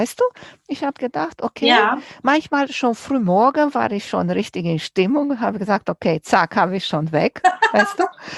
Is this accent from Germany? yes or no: no; Romania; moved away; ich bin groß geworden in Rumänien und wir hatten nicht viel